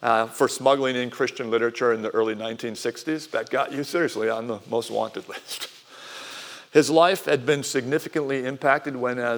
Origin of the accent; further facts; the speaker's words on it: Milwaukee, Wisconsin, United States; But, you know, it's still pretty theoretical for a kid growing up in Milwaukee